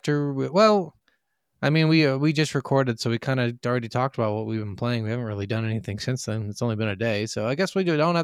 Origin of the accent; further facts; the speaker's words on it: Queens, New York, United States; So I'm from what is the real, and I'm from Queens, New York in the fucking 90s.